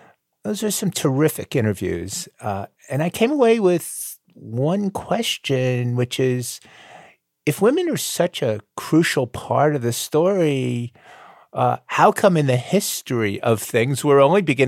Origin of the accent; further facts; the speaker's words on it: Coral Gables, Florida, United States; growing up in Coral Gables, Florida in the 1960s, I was taught in my civics class about the War of Northern Aggression.